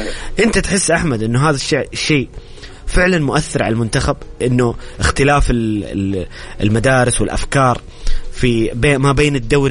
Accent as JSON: {"language": "Arabic", "country": "Saudi Arabia", "said": "بس أنا إلى الآن أنا كمواطن سعودي، كمتابع، كمحب للمنتخب"}